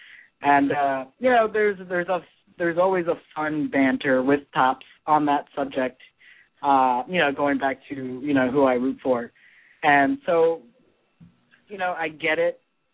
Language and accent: English; Houston, Texas, United States; now in Boston, United States; I'm from Houston, but I live a little bit south of Boston now, in a little city south of Boston.